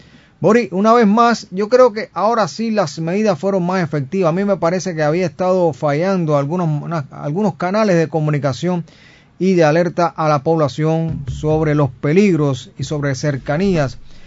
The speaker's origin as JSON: {"language": "Spanish", "country": "Cuba", "said": "Como los cubanos, siempre nos queda esa bondad, esa solidaridad y esa manera de ayudarnos entre todos"}